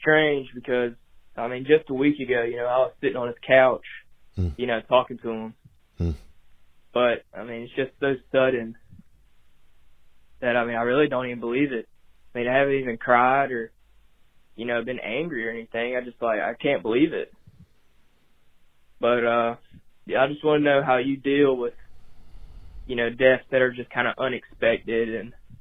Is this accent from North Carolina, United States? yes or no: yes; North Carolina, United States; What's up, Theo? I'm from North Carolina, 16 years old